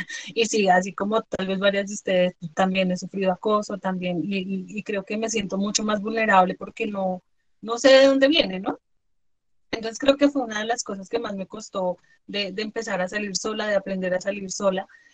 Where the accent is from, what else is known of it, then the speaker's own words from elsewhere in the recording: Bogotá, Colombia; also born or lived in Cauca; Yo nací en Bogotá, pues acá en Bogotá, viví acá como hasta los, no sé, 8 años tal vez. Luego me fui a vivir al Cauca y regresé ya cuando tenía 17 años.